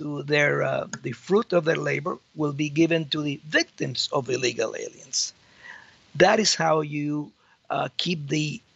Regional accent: Havana, Cuba; now in Madison, United States; And in Cuba, I attended the Methodist Church in Havana, and that is how come I came from Havana to Madison, Florida.

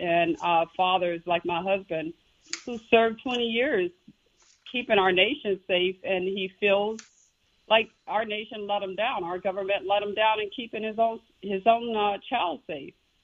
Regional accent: Jacksonville, Florida, United States; I am from Jacksonville, Florida, born and raised.

